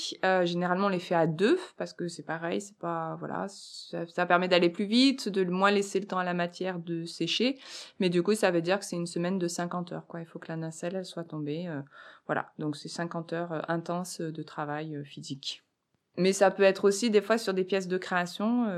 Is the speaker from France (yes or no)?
yes; Auvergne-Rhône-Alpes, France; j'ai grandi en Auvergne, dans le Puy-de-Dôme, et qu'il y a la chaîne des Puys.